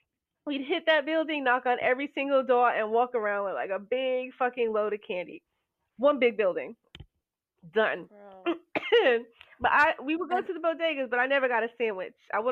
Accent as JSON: {"language": "English", "town": "New York City", "region": "New York", "country": "United States", "tie": "born or raised there", "said": "but we grew up in New York City. So we grew up a certain kind of way"}